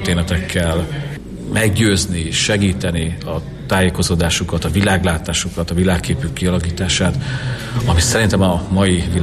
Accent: Kecskemét, Bács-Kiskun, Hungary; Én kecskeméti vagyok

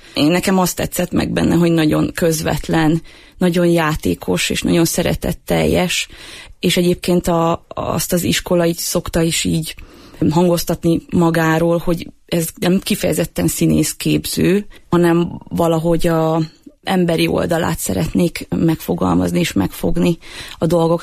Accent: Gyomaendrőd, Békés, Hungary; Én Gyoma Endrődi vagyok.

